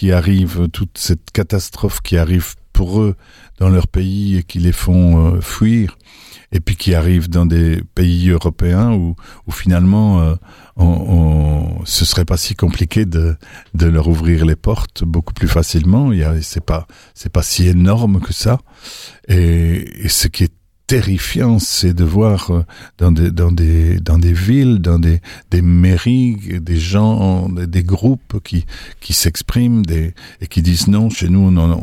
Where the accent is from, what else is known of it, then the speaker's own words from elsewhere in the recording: Belgium; now in France; moi, je suis belge. J'ai une culture qui me va bien, que j'ai pas envie de rejeter. Mais c'est pas pour ça que, par exemple, que je devrais devenir français parce que j'habite en France.